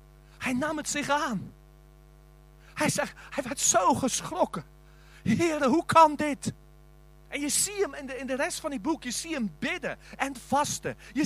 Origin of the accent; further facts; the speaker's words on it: South Africa; ik ben als zendeling gekomen uit Zuid-Afrika.